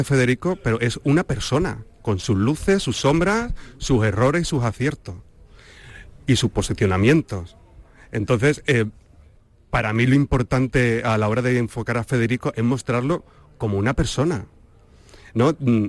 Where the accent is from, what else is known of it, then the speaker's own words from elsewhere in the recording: Andalusia, Spain; now in Madrid, Spain; Yo, aunque soy actor andaluz, vivo en Madrid